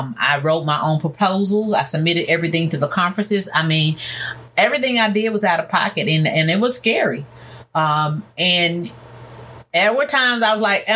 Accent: Mississippi, United States; born or raised there; now in Memphis, United States

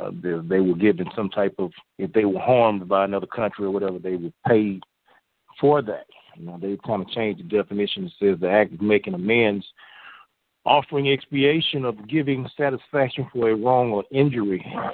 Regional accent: Houston, Texas, United States; also born or lived in Dallas, United States; I was born in Dallas, Texas, brought to Houston, Texas at the age of 3, raised in the Fifth Ward community of Houston, and I'm a product of North Forest Independent School District

